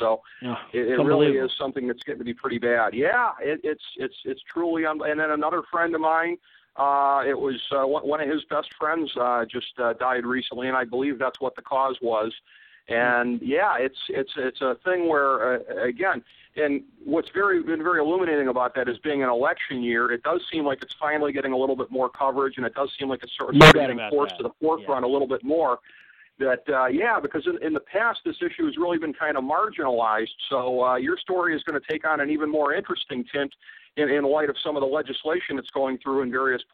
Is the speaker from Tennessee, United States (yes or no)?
no; Ohio, United States; because my home state of Ohio has been particularly hit hard